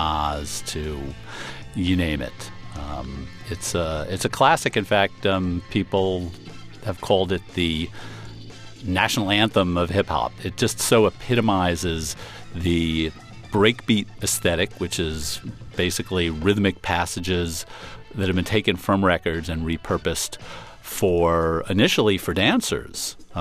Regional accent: New York, United States; I was growing up in New York during these years.

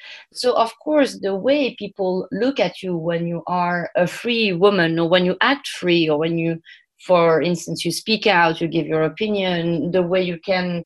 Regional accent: Morocco; English is a second language; I was not born in France or in the Western country. I was born and raised in Morocco

